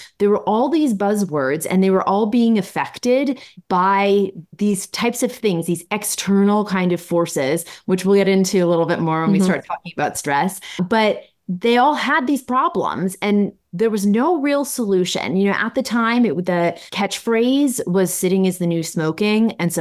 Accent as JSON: {"language": "English", "town": "New York City", "region": "New York", "country": "United States", "said": "And then after I graduated and I moved back, I'm a New Yorker. So after I moved back to New York City"}